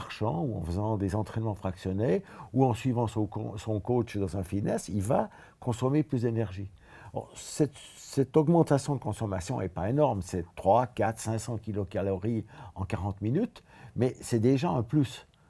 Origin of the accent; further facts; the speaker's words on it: Switzerland; je viens de la Suisse, donc les skieurs, c'est quelque chose qu'on connaît